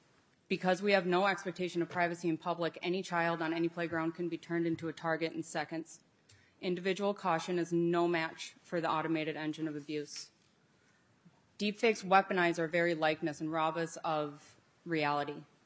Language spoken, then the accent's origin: English; Otsego, Minnesota, United States; I'm from Otsego, Minnesota.